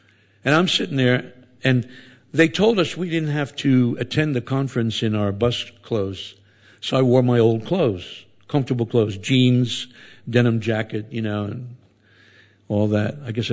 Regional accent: Philadelphia, Pennsylvania, United States; I'm a Philadelphia lawyer. I'm from Philadelphia.

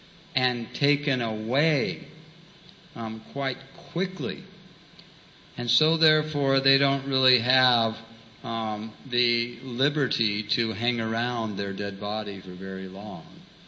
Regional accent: United States; born there; Now, I was born in the West, and in the very prestigious and exalted country called America.

